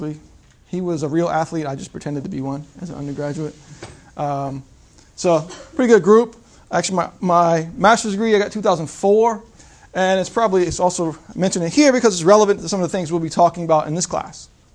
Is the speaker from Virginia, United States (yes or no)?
yes; Virginia, United States; I'm from Southern Virginia. Been here a little over 6 years now. Came 2012.